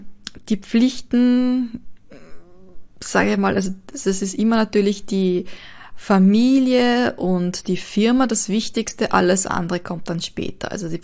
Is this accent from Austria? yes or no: yes; Austria; Also bei uns in Österreich